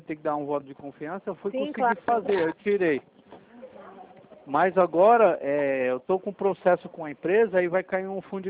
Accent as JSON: {"language": "Portuguese", "region": "São Paulo", "country": "Brazil", "said": "Eu sou daqui de Interlagos, São Paulo."}